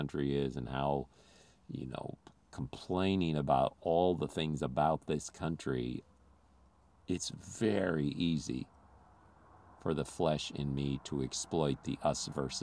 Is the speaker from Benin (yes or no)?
no; Philippines; now in United States; I did not grow up in this country. I grew up in the Philippines.